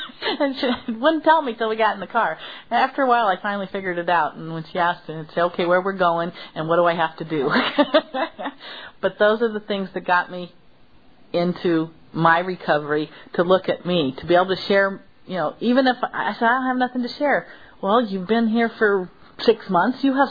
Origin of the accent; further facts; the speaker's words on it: Tucson, Arizona, United States; I am from Tucson, Arizona.